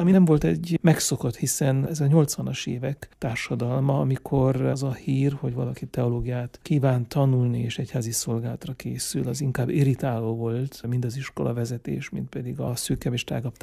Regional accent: Văleni, Mureș County, Romania; born or raised there

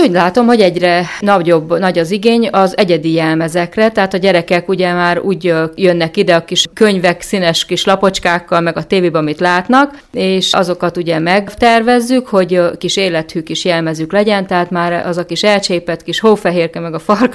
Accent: Szabolcs-Szatmár-Bereg, Hungary; born there; now in Fehérgyarmat, Hungary; Én Fehérgyarmatra 86-ba költöztem át, férhez jöttem ide Gyarmatra, Szatmári Medibe születtem, onnan jöttem át

